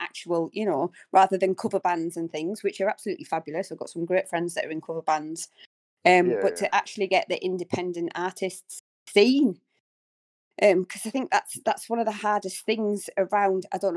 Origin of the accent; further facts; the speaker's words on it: North East England, United Kingdom; But I don't exactly sound like I'm from Middlesbrough, because even their accent, even though they're about 10 miles away from me, they sound very, very different.